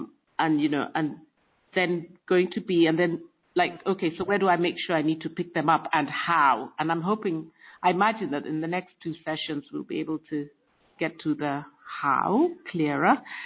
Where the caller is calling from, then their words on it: Nairobi, Kenya; I am calling you from Nairobi, Kenya.